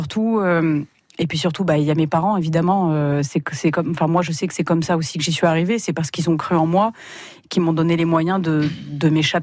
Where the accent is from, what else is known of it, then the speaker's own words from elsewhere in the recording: Corte, Corsica, France; je viens de Corte, que je suis née en Corse